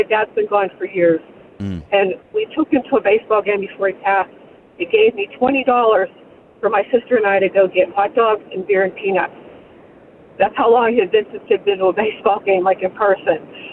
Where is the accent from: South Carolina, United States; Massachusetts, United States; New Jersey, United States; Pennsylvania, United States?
Pennsylvania, United States; I grew up in Manassas in the Mon Valley. And I live in Shaler now. So I've been there for like 30 years. I bought a house 30 years ago.